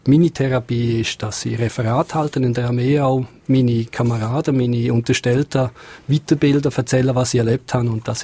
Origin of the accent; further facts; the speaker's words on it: Switzerland; Man tritt als Schweizer auf, vertritt sein Land dort.